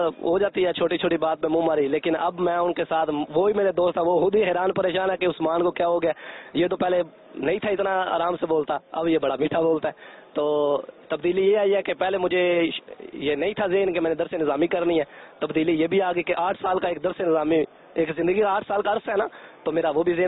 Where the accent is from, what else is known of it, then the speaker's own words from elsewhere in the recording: Lahore, Punjab, Pakistan; ماشاء اللہ میں لاہور سے آیا ہوں